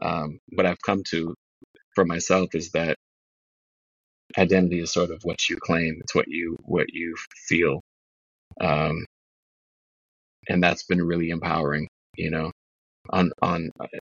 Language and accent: English; Minneapolis, Minnesota, United States; I'm from the Midwest, you know, as well. from a city that most Americans don't know where it is that I've met. You know, they if I say … then they're, oh, yeah, that's where … is from. But they don't know where Minneapolis actually is